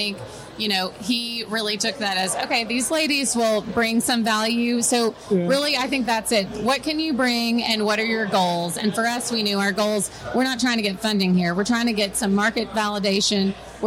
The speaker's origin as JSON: {"language": "English", "town": "Longview", "region": "Texas", "country": "United States", "said": "we're originally from Texas. I live in our hometown of Longview."}